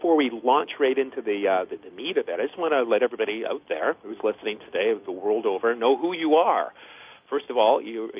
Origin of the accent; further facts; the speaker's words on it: Ottawa, Ontario, Canada; now in Brooklyn, United States; Your parents met in my hometown of Ottawa.